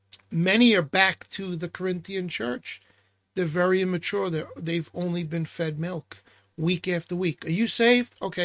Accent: Brooklyn, New York, United States; accent: Brooklyn; My speech, my Brooklyn accent. I want to make sure you understand what I'm saying.

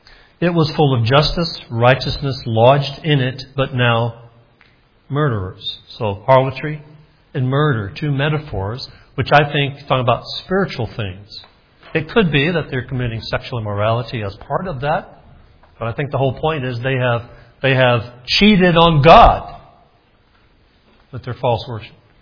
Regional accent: Alabama, United States; also born or lived in Scranton; I'm from Alabama. I hate snow. I lived in the Scranton, Pennsylvania area when I was at Baptist Bible Seminary.

